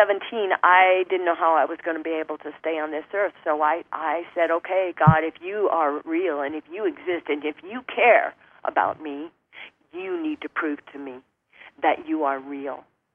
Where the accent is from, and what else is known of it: Arizona, United States; born or raised there